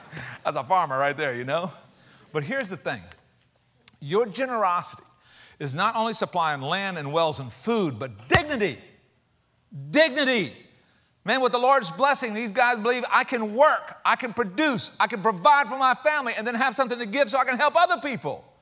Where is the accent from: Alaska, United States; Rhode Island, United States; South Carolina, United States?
South Carolina, United States; Dude, I'm from South Carolina. What'd y'all expect, right?